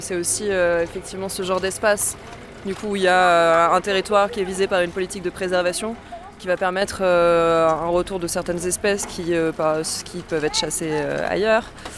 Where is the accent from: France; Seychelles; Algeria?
France; Pyrenees; Moi je connaissais pas trop les Alpes avant, moi je viens des Pyrénées plutôt.